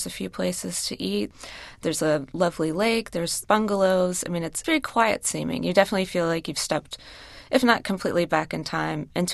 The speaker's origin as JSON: {"language": "English", "region": "the South", "country": "United States", "tie": "born or raised there", "said": "so many beach communities that I had grown up going to as a child growing up in the South."}